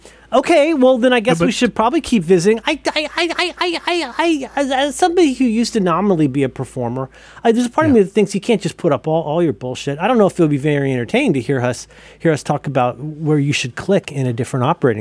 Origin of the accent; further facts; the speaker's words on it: Ohio, United States; Oh, Wolf. Sorry, I'm from Ohio.